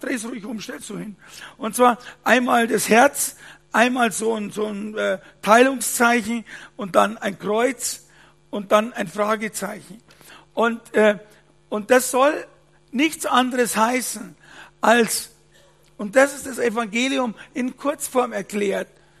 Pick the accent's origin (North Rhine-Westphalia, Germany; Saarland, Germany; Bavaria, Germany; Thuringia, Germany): Bavaria, Germany; wie wir Männerleid, sagt man bei uns in Bayern.